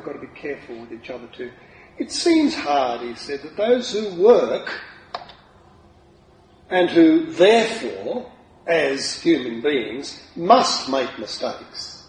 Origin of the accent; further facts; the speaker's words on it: Ireland; much as I love Ireland, to go and then start a university with peat bog Irish like me.